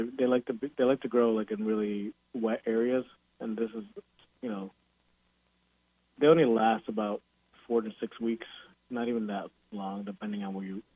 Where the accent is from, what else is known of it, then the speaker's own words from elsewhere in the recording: Connecticut, United States; So I grew up originally in Connecticut. I was first born here in the United States. My parents came over from the Dominican Republic.